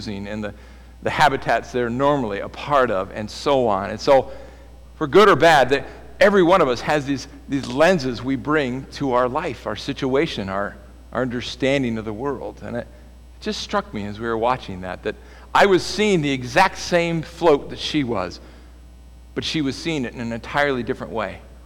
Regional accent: California, United States; I grew up in California. I grew up every year. That was New Year's Day. We'd get up, we'd watch the Rose Parade.

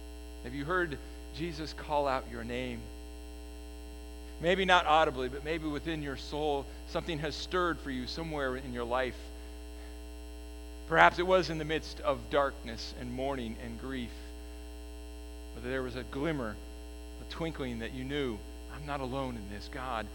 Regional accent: California, United States; I grew up in the Bay Area, so I like to catch little glimpses of my past from there.

